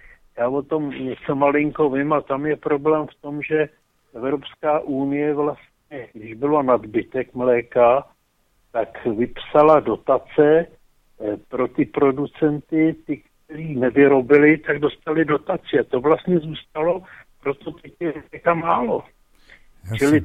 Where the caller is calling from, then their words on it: Prague, Czechia